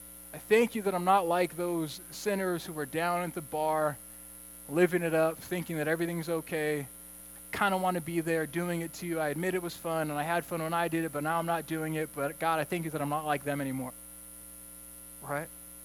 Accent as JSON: {"language": "English", "town": "Santa Ana", "region": "California", "country": "United States", "tie": "born or raised there", "said": "I grew up in Santa Ana living in an apartment, and we just lived in various apartments."}